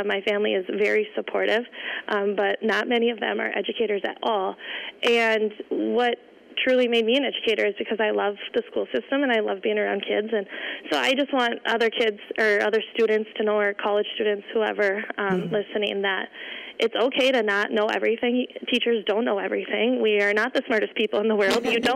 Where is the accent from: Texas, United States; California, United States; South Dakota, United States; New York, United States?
South Dakota, United States; Mobridge; I am from Mobridge. Like I said, I grew up here. I have a passion for our town